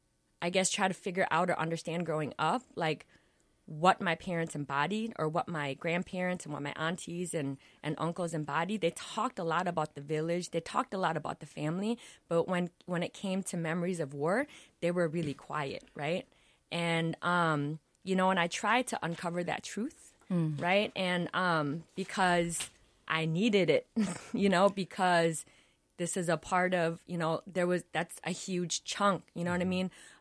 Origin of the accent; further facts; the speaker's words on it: St. Paul, Minnesota, United States; born there; I was born in Minnesota, St. Paul, right. United Hospital.